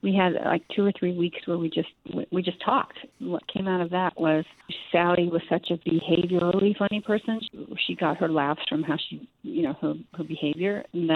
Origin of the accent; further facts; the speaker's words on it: Connecticut, United States; I grew up in Connecticut